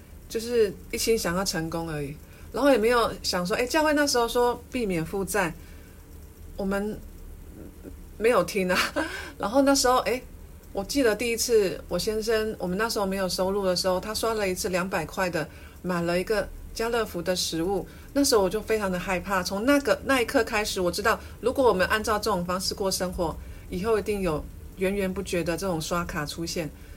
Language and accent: Chinese; Miaoli County, Taiwan; 我是来自于苗栗，那我的父母亲哈都是白手起家